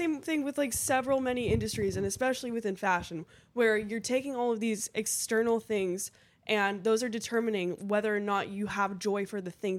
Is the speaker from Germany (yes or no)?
yes; Germany; English is a second language; So I'm from Germany.